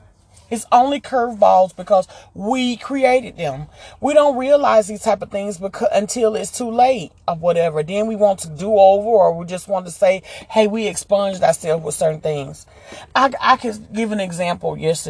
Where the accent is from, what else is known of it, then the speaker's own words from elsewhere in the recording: the South, United States; I'm from the South. I've been up South, North, East, and West.